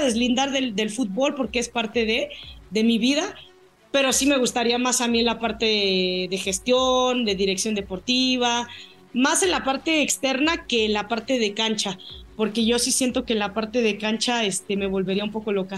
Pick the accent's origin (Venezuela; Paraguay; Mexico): Mexico; yo soy mexicana 100%.